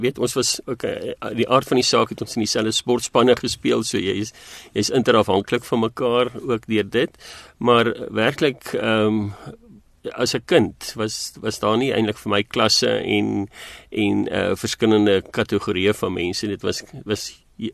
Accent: Germiston, Gauteng, South Africa; Ja, so ek het in Primrose Jermiston groot geword aan die Oosrand.

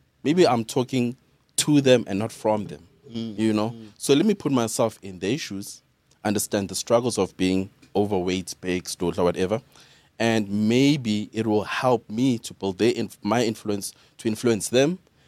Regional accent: Soweto, Gauteng, South Africa; So, second born out of two other brothers, from Soweto, Midlands.

